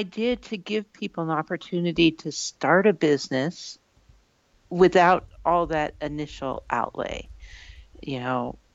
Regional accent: California, United States; I grew up in California. And we did a little bit of gardening at home.

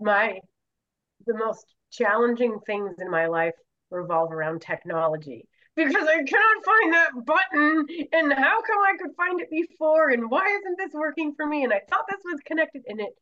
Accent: New Hampshire, United States; I'm from New Hampshire, so this Yankee work ethic

